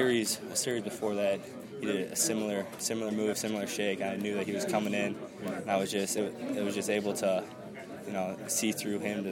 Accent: Illinois, United States; I mean, it was Illinois. This was the school I wanted to come to. It was my hometown school.

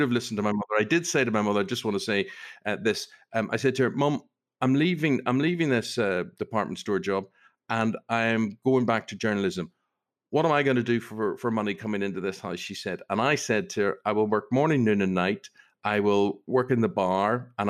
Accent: Belfast, Northern Ireland, United Kingdom; That was growing up in Belfast. That was being neighbourly and sociable.

